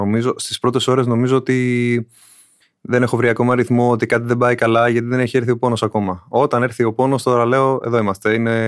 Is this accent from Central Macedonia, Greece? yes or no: no; Athens, Attica, Greece; Δεν είμαι από νησί, από την Αθήνα είμαι.